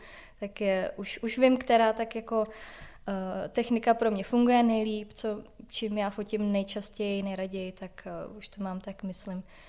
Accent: Prague, Czechia; now in Australia; Vyrostla jsem na kraji Prahy, v rodinném domku, a právě u lesa velkého a se zahrádkou.

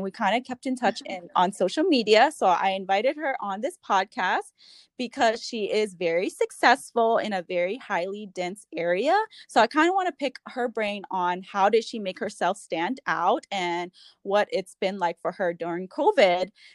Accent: Atlanta, Georgia, United States; also born or lived in Sacramento, California; You know, I am from Atlanta.

